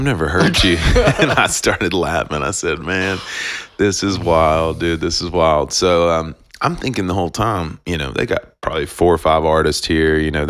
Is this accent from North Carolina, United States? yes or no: yes; North Carolina, United States; I play with the band … I'm from North Carolina, you know.